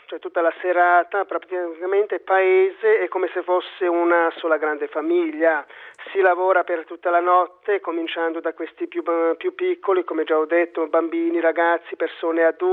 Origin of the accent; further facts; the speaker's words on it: Croatia; now in Italy; vengo dalla vicina, forse per qualcheduno lontana, Croazia. Sono nato sul Danubio, entroterra, un confine naturale tra Croazia, Ungheria e odierna Repubblica Serbia.